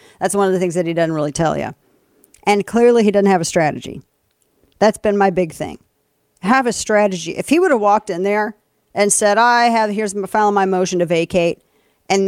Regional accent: St. Louis, Missouri, United States; St. Louis aldermen could not agree on the Israeli-Hamas conflict. And I've told people before that my hometown, our hometown, is it's a super left city, very left city.

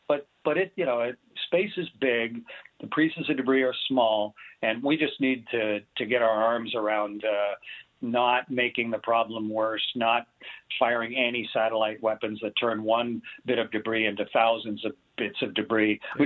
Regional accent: Canada; I'm Canadian.

